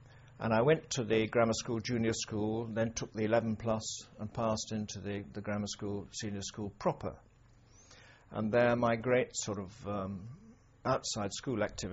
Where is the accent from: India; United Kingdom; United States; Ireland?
United Kingdom; Sheffield, Yorkshire and the Humber; Yeah, I was born in Sheffield in South Yorkshire in 1937 on the 5th of April.